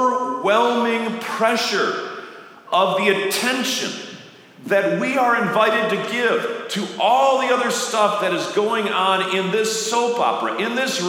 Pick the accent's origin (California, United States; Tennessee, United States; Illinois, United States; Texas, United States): Illinois, United States; we have a lot of nostalgic memories of growing up on the Northern Illinois Prairie, where only a few weeks ago I went back for the Corn Festival with my own children.